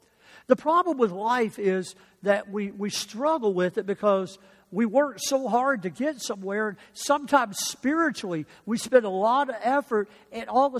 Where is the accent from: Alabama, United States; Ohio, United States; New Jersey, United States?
Alabama, United States; Mobile; I grew up in Pleasant Valley Assembly of God in Mobile, Alabama.